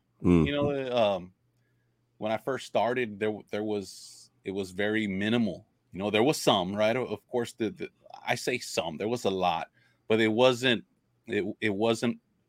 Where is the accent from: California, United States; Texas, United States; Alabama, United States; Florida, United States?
Texas, United States; I grew up fishing. I'm from Ropsdown, Texas. That's south.